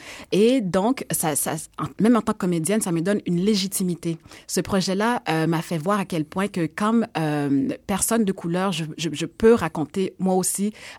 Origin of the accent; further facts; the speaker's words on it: Montreal, Quebec, Canada; Je suis née à Montréal. En grandissant, dans mes cours d'histoire, on ne m'avait jamais raconté l'histoire de l'esclavage ici.